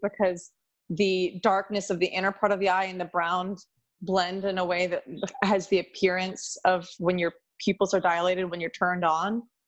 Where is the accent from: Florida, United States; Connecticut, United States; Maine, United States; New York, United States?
Maine, United States; I just think that, like, a lot of people where I grew up in Maine don't have any poly friends